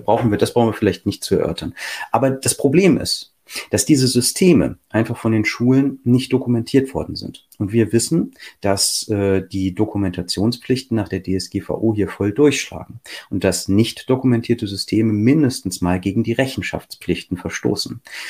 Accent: Lower Saxony, Germany; weil ich als Niedersachse immer diese Beispiele direkt vor der Nase habe.

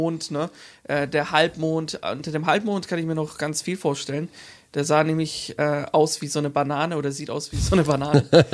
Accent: Nuremberg, Bavaria, Germany; Ich komme ja aus Nürnberg, aus Süddeutschland. Den ganzen weiten Weg.

